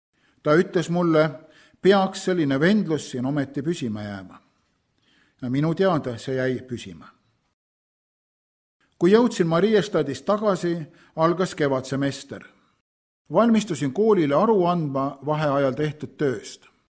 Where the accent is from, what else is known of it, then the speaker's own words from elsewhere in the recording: Hiiu County, Estonia; Meie koosolekutel Kumlas käisid mõnikord inimesed minu kodusaarelt Hiiumaalt.